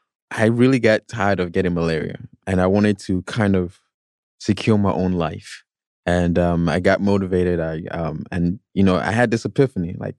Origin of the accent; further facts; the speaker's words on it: Nigeria; So this all started for me when I was 10 years old. Growing up in Nigeria, as you know.